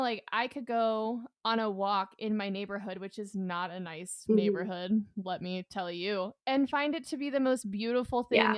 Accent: Michigan, United States; accent: Michigan; it's so funny when I say your name too, my like Michigan accent, I like want to be like Anna instead of Anna.

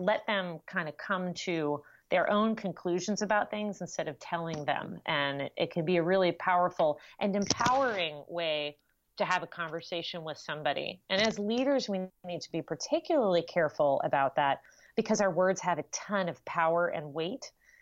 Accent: New Jersey, United States; also born or lived in Manhattan, United States; Well, so I was born in Manhattan. We lived right outside in a smallish town in New Jersey.

